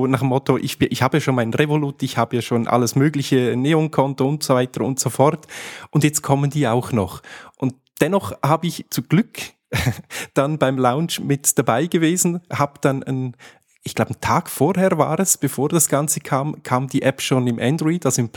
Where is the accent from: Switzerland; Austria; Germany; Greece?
Switzerland; Als typischer Schweizer, logisch. Ich meine, Skifahren, das gehört einfach dazu.